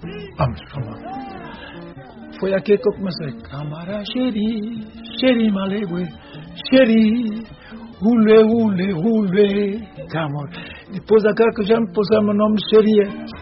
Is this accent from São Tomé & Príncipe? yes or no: yes; São Tomé & Príncipe; eu gosto de todas, para mim, que eu sou santomense, sou feijão com arroz